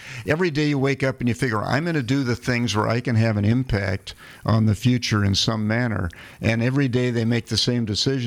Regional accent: United States; Well, I'm not sure that the problem, as an American, I have is that apparently political machinery doesn't work.

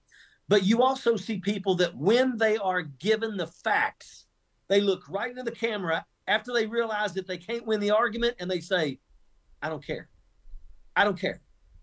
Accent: West Virginia, United States; I grew up in West Virginia. I can remember we had a hunter safety program when I was in grade school

